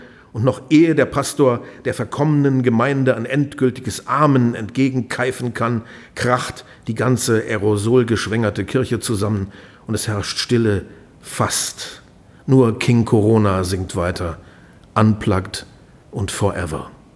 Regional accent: Lower Saxony, Germany; Wir sind beide in Niedersachsen aufgewachsen.

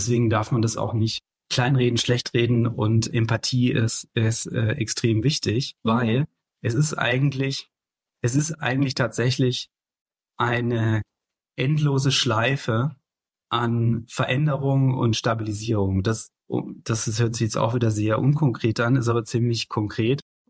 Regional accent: Pforzheim, Baden-Württemberg, Germany; In meiner Heimatstadt, zum Beispiel Pforzheim, gab es einen riesigen Strukturwandel in der Schmuckindustrie.

